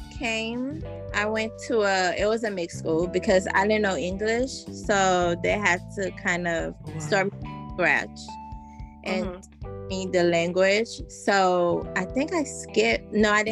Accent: Miami, Florida, United States; We were in Miami. So I first went to Miami. So I grew up kind of in Miami. So it was a lot of Haitians there.

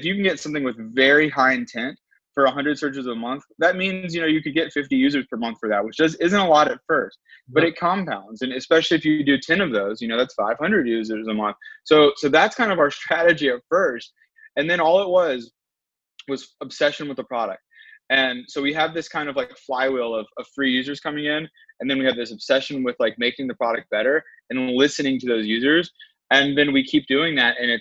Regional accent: North Carolina, United States; moved away as an adult; now in San Francisco, United States; and I'm from North Carolina, so I didn't even know what fundraising was when I was living there. So when we moved to San Francisco to start ClickUp

